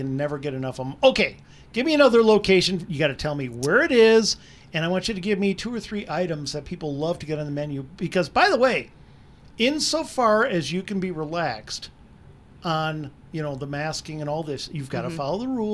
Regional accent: Wisconsin, United States; See, I'm a walleye nut. I'm from Wisconsin.

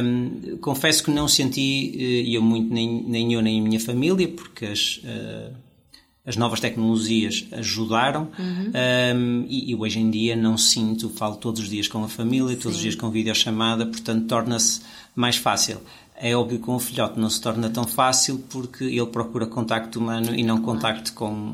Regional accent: Portugal; moved away as an adult; Eu quando saí de Portugal a primeira vez, não existiam filhos, portanto tornou-se mais fácil.

